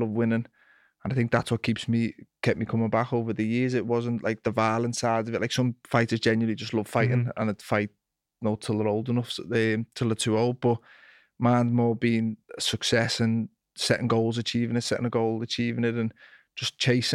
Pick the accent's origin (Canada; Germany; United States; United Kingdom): United Kingdom; Kirkdale, North West England; It was overdrove from where I grew up in Kirkdale.